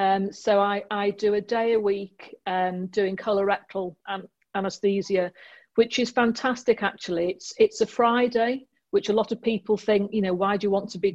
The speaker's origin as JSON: {"language": "English", "region": "North West England", "country": "United Kingdom", "tie": "born or raised there", "also_born_or_lived": "Leeds", "said": "So I was brought up on the Wirral."}